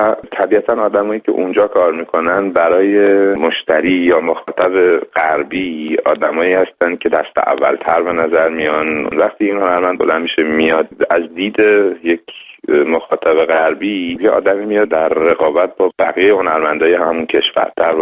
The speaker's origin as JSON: {"language": "Persian", "country": "Iran", "moved": "yes", "said": "من وقتی از ایران خارج شدم اومدم اینجا"}